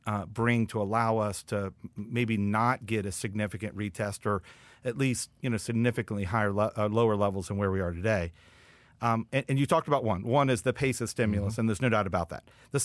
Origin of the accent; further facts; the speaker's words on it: West Virginia, United States; And so I am from West Virginia.